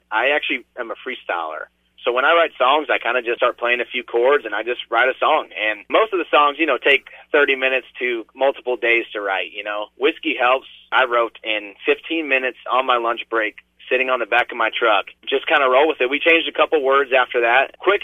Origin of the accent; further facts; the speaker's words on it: Ventura, California, United States; I'd love to go back to my hometown, Ventura, California, and sell out a show at the Ventura Theater where my dad played growing up.